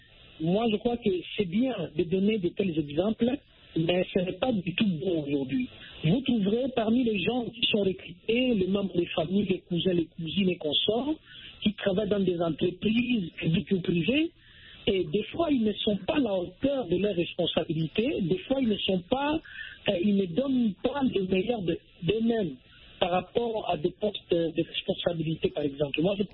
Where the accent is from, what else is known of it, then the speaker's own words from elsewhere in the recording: DR Congo; surtout ici chez nous en RDC